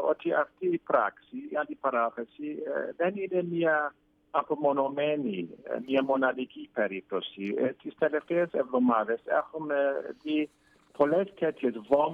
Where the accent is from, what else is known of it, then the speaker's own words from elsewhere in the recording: Germany; Greek is a second language; Τουλάχιστον εγώ ως Γερμανός δεν φαντάζομαι έναν πολιτικό να είναι τόσο διχαστικός.